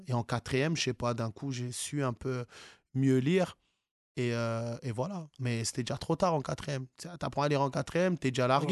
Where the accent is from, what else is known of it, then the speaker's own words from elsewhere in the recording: France; Pourtant, je suis né en France, hein, j'ai grandi ici.